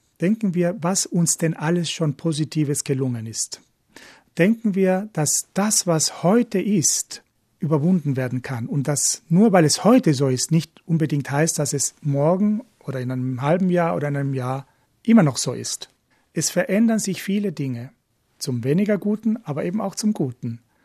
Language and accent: German; Argentina; Ich bin in Südamerika aufgewachsen. in Argentinien und habe meine Kindheit in der Militärdiktatur verbracht.